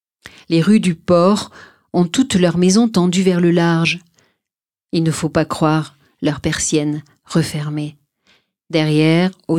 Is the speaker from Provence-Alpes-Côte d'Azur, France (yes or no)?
yes; Marseille, Provence-Alpes-Côte d'Azur, France; born there; C'est un voyage, encore une fois, dans cette ville qui est ma ville natale, à travers les quartiers de la ville aussi.